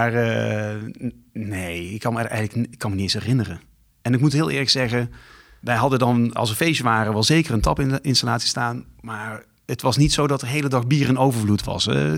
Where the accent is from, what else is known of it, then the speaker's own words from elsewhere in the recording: Lieshout, North Brabant, Netherlands; En ik vind het altijd fijn om te kunnen zeggen dat we uit Lieshout komen. En dat we dan kunnen vertellen dat het een verdomd mooi dorpje is.